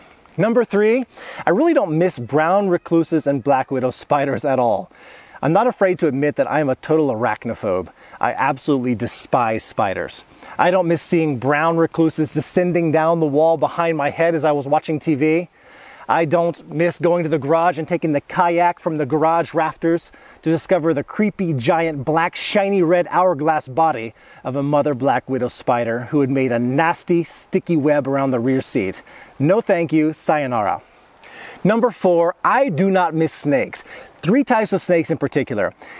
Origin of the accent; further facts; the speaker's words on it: Texas, United States; let me switch over to some of the things I really don't miss about growing up in Texas.